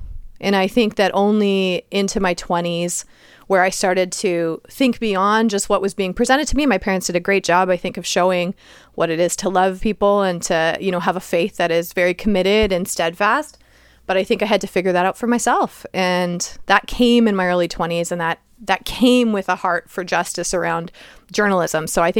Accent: Saskatchewan, Canada; now in Toronto, Canada; I am from Saskatchewan. And it starts this great conversation, but very proud to be from the prairies, for sure.

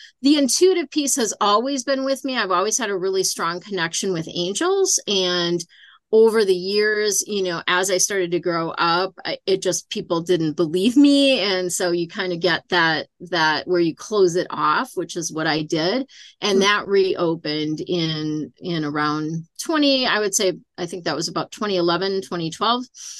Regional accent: Minnesota, United States; So I was born and raised in Minnesota.

